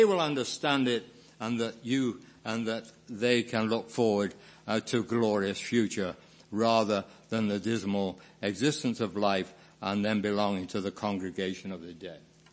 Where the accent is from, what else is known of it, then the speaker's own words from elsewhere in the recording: England, United Kingdom; And as a boy growing up in England